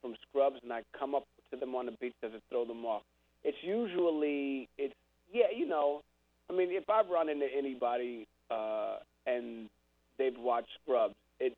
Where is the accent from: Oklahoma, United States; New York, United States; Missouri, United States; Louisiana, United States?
New York, United States; New York City; I grew up in New York City, and you don't grill in apartment buildings. It's illegal.